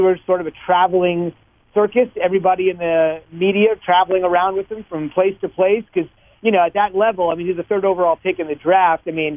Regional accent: New Jersey, United States; I grew up in New Jersey, obviously drafted by the Jets, so I'm kind of familiar.

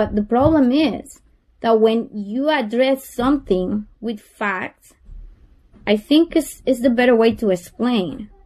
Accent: Honduras; now in United States; I'm telling you, I'm from Honduras, I'm a U.S. citizen, but I admire this country and I love this country.

